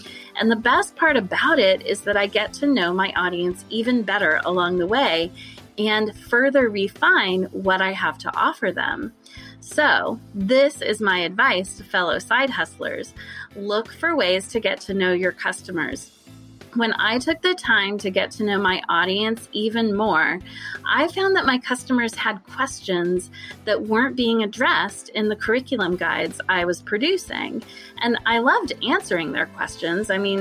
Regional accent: Portland, Oregon, United States; I'm a teacher from Portland, Oregon.

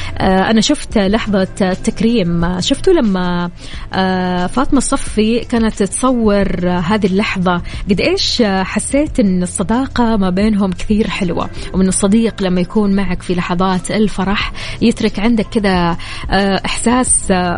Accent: Kuwait; أهديها لديرتي الكويت

